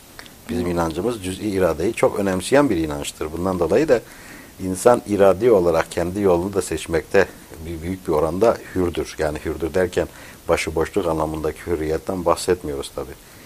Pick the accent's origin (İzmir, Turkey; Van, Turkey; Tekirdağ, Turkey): Van, Turkey; Babam Siirtli'dir ama ben Vanlıyım. Öyle diyorum. Çünkü yani insan nerede evet. çocukluk hatırası varsa insan oralıdır.